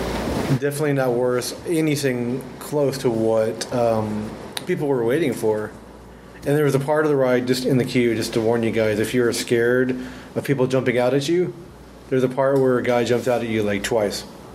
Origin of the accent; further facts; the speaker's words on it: Houston, Texas, United States; when growing up in Houston, we had Astroworld, which is the Six Flags park, right?